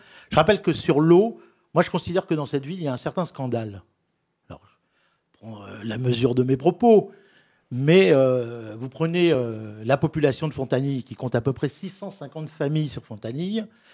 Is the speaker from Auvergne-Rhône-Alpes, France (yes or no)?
no; Le Cateau-Cambrésis, Hauts-de-France, France; conseiller général du Cateau-Cambrésis, ma ville natale.